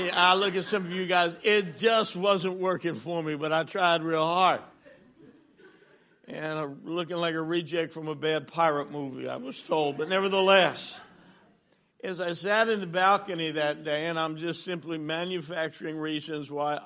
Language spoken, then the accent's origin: English; New Jersey, United States; I'm from New Jersey, so some of you won't hold that against me.